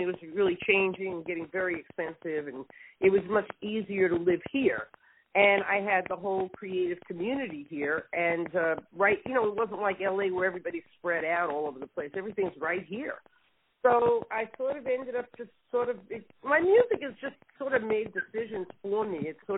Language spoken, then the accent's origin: English; New York, United States; also born or lived in California; I grew up in New York and spent a lot of my young adulthood in New York, and then I moved to the beach in California